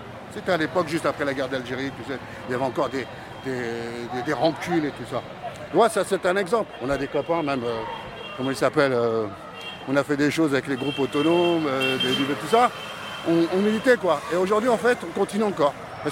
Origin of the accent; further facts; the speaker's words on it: Nanterre, Île-de-France, France; j'ai grandi à Nanterre.